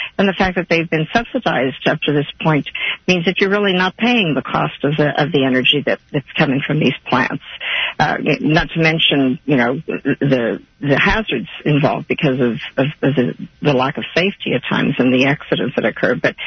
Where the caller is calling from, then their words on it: Kansas City, United States; from Kansas City.